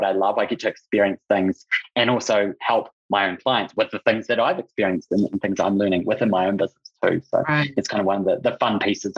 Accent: New Zealand; Well, I'm from New Zealand, but right now we don't have any New Zealand Kiwi clients on the program, but I don't spend a lot of time in New Zealand

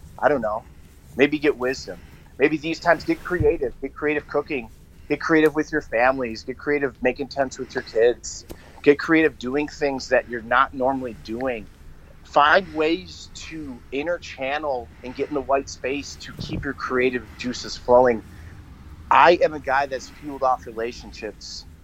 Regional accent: Buffalo, New York, United States; I'm from Buffalo. So they're northern guys, and they're starting to dip in the south.

